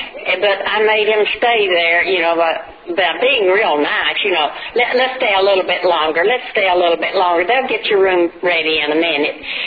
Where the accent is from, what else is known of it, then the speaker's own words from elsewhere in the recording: Texas, United States; So all my friends decided that I needed to move to Texas, back to Texas, because I was raised in Texas. I needed to move back here